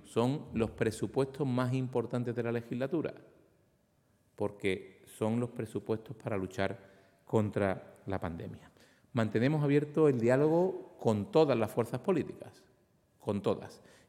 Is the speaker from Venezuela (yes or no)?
no; Andalusia, Spain; los fondos que nos corresponden como andaluces.